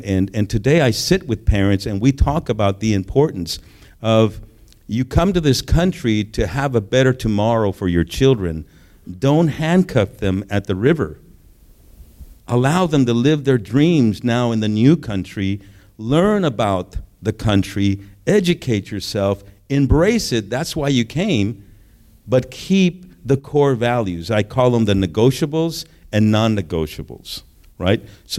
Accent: United States; born there; I'm thankful that I was born here in the States and I didn't lose my Spanish. And I can, my first language is English, but I do pretty well in Spanish.

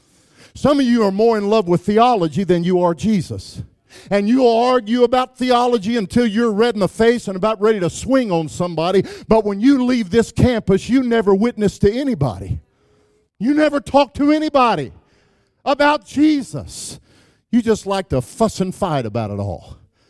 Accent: Wichita Falls, Texas, United States; I mean, I grew up in Wichita Falls, Texas. I mean, the only thing, we got a barbecue stand, a beer joint, and a Baptist church on every corner in Wichita Falls, Texas.

